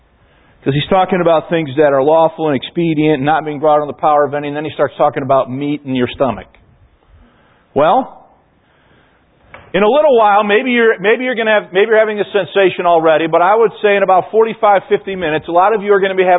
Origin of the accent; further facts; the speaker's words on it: Chicago, Illinois, United States; Growing up in Chicago, I'm afraid I'd say I'm the enemy.